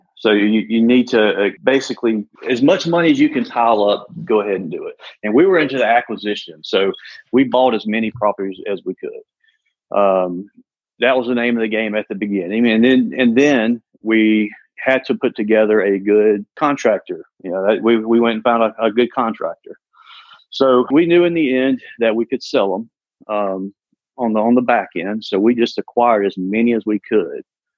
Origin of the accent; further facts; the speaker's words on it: Mississippi, United States; now in Birmingham, United States; I grew up over in Mississippi and graduated from Ole Miss back in 97. I came over in Birmingham.